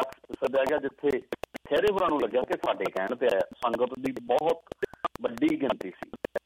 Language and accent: Punjabi; Punjab, India; ਅਸੀਂ ਪੰਜਾਬੀ ਹਾਂ, ਸਿੱਖ ਹਾਂ